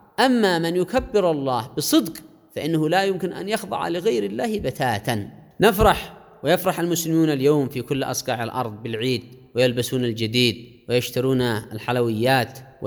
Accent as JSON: {"language": "Arabic", "country": "Yemen", "said": "لدينا كيمنيين كأبناء الإيمان والحكمة"}